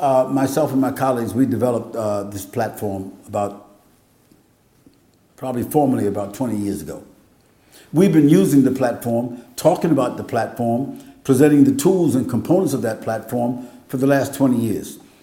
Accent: United States; because, you know, I'm from America.

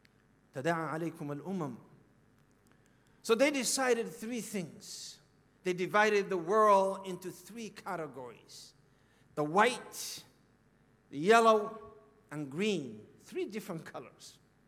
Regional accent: Somalia; Now look, I'm from Somalia. I'm from Somalia.

